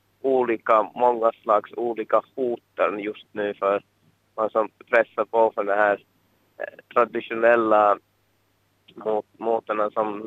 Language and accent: Swedish; Lemmenjoki, Lapland, Finland; Jag kommer från Lemmenjoki